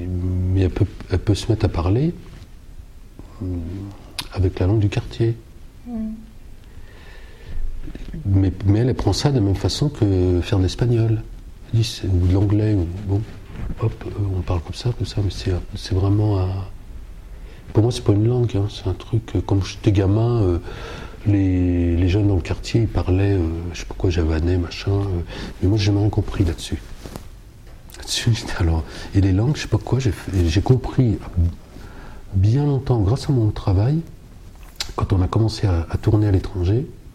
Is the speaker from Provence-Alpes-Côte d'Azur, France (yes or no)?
no; Pithiviers, Centre-Val de Loire, France; accent: Beauceron; ça me frappait quand j'ai quitté Pithiviers pour aller à Paris, tout le monde me disait tiens, t'es un paysan, parce que j'avais l'accent bosseron.